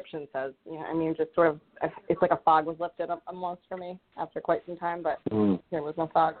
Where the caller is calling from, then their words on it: Rhode Island, United States; I'm calling from Rhode Island